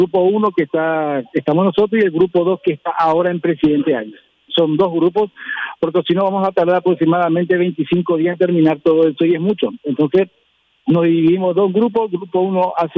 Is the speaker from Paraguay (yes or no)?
yes; Chaco, Paraguay; Yo siempre digo que Chaco es, creo que yo soy chaqueño. El Chaco es el lugar mío en el mundo.